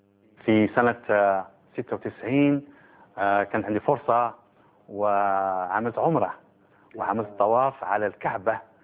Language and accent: Arabic; Morocco; أنا من المغرب، كنت مسلما والآن أبصر،